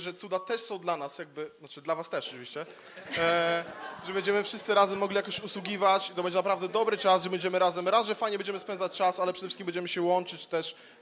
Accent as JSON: {"language": "Polish", "town": "Bydgoszcz", "region": "Kuyavian-Pomeranian Voivodeship", "country": "Poland", "said": "jestem z Bydgoszczy."}